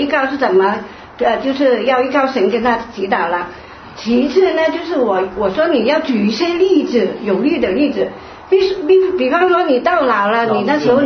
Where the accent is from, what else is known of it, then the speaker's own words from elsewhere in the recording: Vietnam; moved away as an adult; now in Belgium; 我们这一代因为当兵啊什么的，我是越南来的